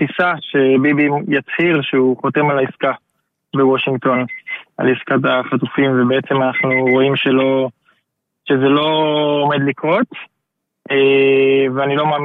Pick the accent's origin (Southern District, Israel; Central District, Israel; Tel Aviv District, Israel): Southern District, Israel; Be'eri; ואני מבארי, כן, אני מקיבוץ בארי, אני יד הגדר